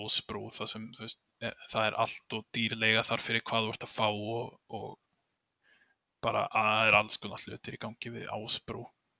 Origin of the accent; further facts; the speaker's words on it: Keflavík, Southern Peninsula, Iceland; now in Reykjavík, Iceland; stið núna býr Reykjavík en ég ólst upp í Keflavík